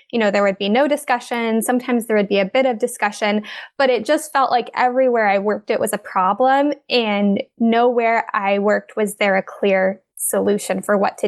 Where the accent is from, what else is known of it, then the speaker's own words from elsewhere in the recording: Columbus, Ohio, United States; I'm a speech pathologist. Born and raised in Columbus, Ohio, and I now work in Columbus for a large hospital system.